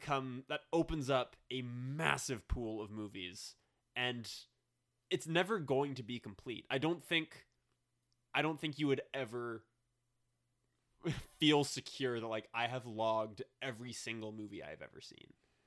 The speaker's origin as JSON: {"language": "English", "town": "Kamloops", "region": "British Columbia", "country": "Canada", "said": "So if he saw I was from Kamloops, he fucking saw."}